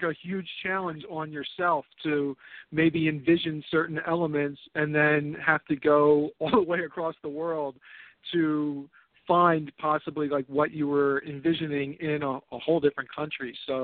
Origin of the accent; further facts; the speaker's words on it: Philadelphia, Pennsylvania, United States; Since I'm from Philadelphia and 12 Monkeys was originally set in Philadelphia